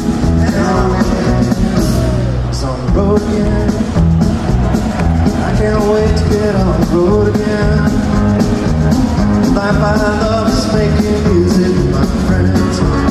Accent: West Hartford, Connecticut, United States; I grew up in West Hartford, so Hartford Fall 96, which was a blast.

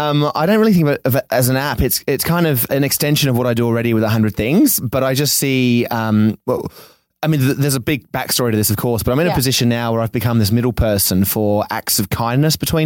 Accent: Australia; But I'm from Australia. So I just thought I'll come here.

